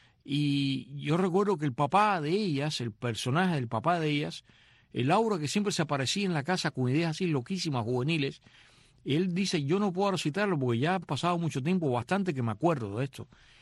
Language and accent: Spanish; Matanzas, Cuba; moved away; yo tenía todas esas revisticas que mi mamá las compraba de niño, pero se quedaron en Cuba. E incluso se quedaron en la casa de Matanzas